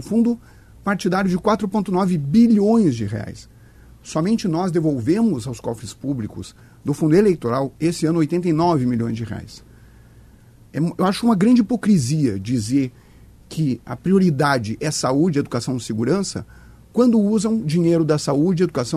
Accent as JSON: {"language": "Portuguese", "region": "Rio Grande do Sul", "country": "Brazil", "said": "Eu também defendo, como bom gaúcho"}